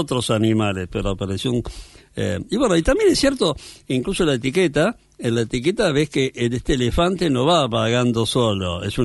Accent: Argentina; como vecino, como argentino y como vecino

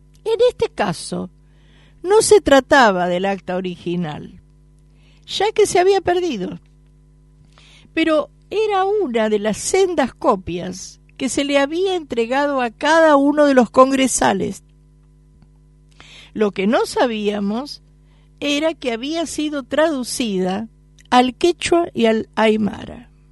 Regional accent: Buenos Aires, Argentina; born there; a los que nacimos en Buenos Aires, nos dicen porteños

